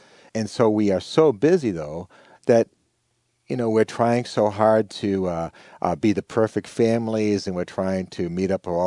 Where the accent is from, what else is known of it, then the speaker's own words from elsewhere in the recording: Boston, Massachusetts, United States; I come from Boston, and we've got two or three great sports teams going.